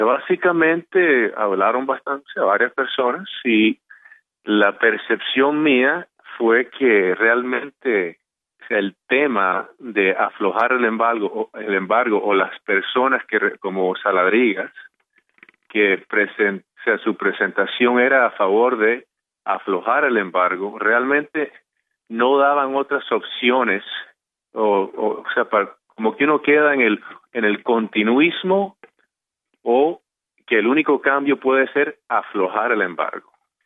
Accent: Miami, Florida, United States; also born or lived in Costa Rica; Yo soy cultura cubana. Yo crecí en Miami con mi familia de Cuba. Yo soy producto del exilio cubano. Yo nací en Costa Rica. Está bien, yo soy 100% costarricense, pero soy 100% cubano.

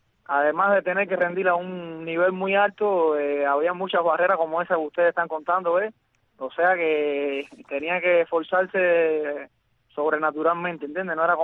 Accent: Cuba; yo soy cubano también

